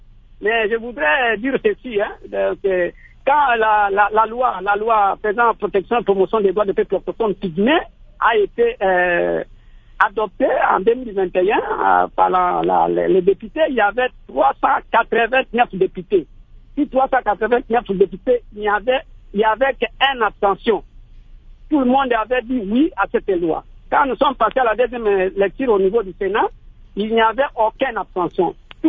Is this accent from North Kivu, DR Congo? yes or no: no; Bikoro, Équateur, DR Congo; born there; now in Kinshasa, Democratic Republic of the Congo; Moi, je suis né chez nous à Bikoro, dans la forêt. Il n'est pas dit que comme je suis à Kinshasa, je dois abandonner la forêt.